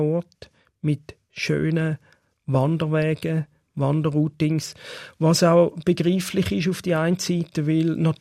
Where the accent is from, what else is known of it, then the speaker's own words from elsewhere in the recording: Switzerland; accent: Swiss German; now in Japan; Ich rede Schweizerdeutsch und Japanisch ist für mich nach wie vor eine Fremdsprache.